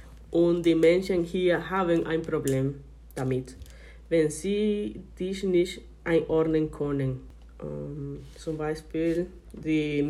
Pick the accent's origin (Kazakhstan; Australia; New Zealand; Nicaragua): Nicaragua; German is a second language; moved away as an adult; now in Germany; ich komme aus Nicaragua und ich bin hier in Deutschland seit 3 Jahren. Und in Nicaragua ich habe soziale Arbeit studiert.